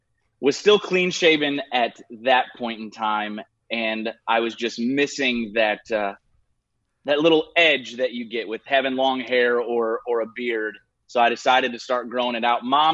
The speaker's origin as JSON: {"language": "English", "region": "Missouri", "country": "United States", "tie": "born or raised there", "said": "I grew up in Missouri, so I'm no stranger to tornadoes. We had tornado warnings, tornado watches almost every other day in Missouri."}